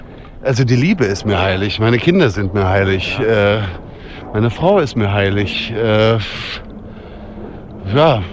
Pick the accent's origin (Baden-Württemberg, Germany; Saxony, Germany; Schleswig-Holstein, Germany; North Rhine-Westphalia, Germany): North Rhine-Westphalia, Germany; Langenfeld; also born or lived in Solingen; Aber das ist Langenfeld, Rheinland, das ist genau zwischen Köln und Düsseldorf.